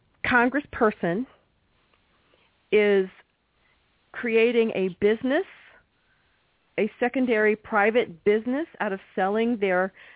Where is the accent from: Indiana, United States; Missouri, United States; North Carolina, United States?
Missouri, United States; St. Louis; you know, I'm from St. Louis.